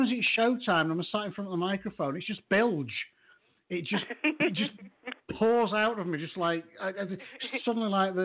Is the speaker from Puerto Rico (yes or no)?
no; England, United Kingdom; now in Houston, United States; as an Englishman, if I go out in the middle of the day in Houston in summer for a 20-minute walk, I will die.